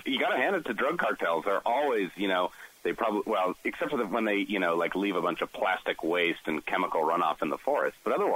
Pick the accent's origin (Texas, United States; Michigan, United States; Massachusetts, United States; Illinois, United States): Massachusetts, United States; I grew up in Massachusetts at a time when we had Republican governors in the 90s